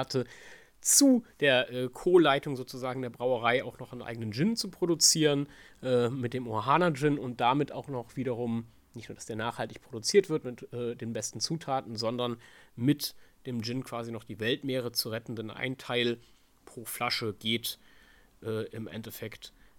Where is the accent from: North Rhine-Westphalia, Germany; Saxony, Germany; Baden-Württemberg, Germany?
North Rhine-Westphalia, Germany; Cologne; ich bin mal als Kölner mal wieder gedanklich in meiner Podcast-Welt in die Heimat gereist.